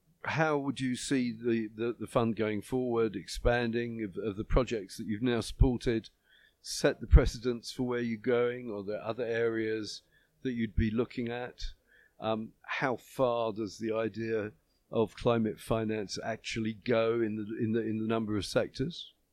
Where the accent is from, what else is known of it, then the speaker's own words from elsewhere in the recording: United Kingdom; Well, I mean, you're from America, I'm from Britain.